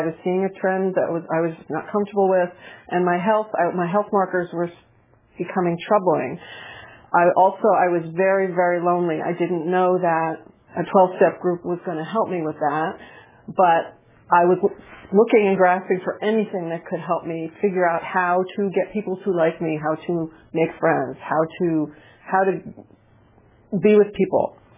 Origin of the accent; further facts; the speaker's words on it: New Jersey, United States; I'm from New Jersey. I'm 58 years old.